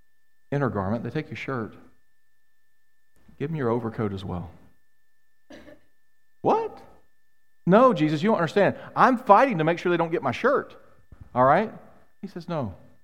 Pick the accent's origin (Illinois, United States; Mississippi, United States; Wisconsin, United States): Mississippi, United States; I grew up in Mississippi. I got my permit at 14, got my license at 15.